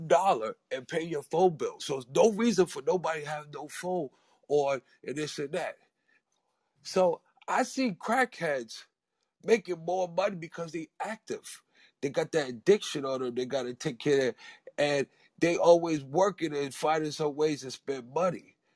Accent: New York City, New York, United States; I'm from New York City, Harlem, New York City.

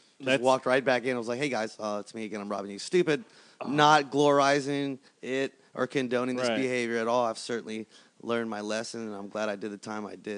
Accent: Tampa, Florida, United States; I'm born and raised in Tampa, live in Tampa, born in West Tampa.

